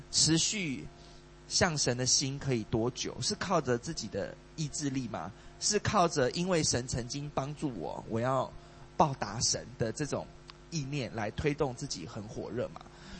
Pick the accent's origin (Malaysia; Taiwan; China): Malaysia; 好，就好像我们马来西亚人讲的广东话，其实在香港人也是觉得很奇怪的。